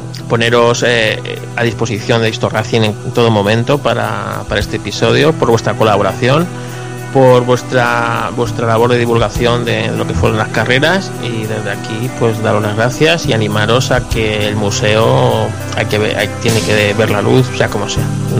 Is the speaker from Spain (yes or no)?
yes; Aragon, Spain; Entonces Alcañiz pues para mí es como parte de mi tierra.